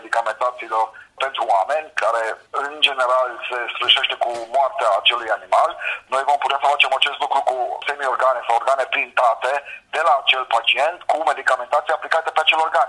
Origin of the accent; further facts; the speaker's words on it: Romania; În primul rând suntem români, nu suntem numai timișoreni, suntem români, suntem din toată țara, din Brașov, din Turbeta, Zurnul Severin, din Oradea, din Timișoara, din Cluj.